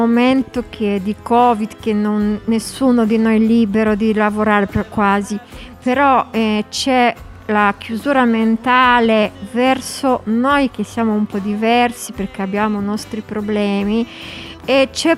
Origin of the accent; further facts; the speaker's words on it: Poland; Italian is a second language; now in Italy; Purtroppo io sono quasi 23 anni in Italia, più anni in Italia che in Polo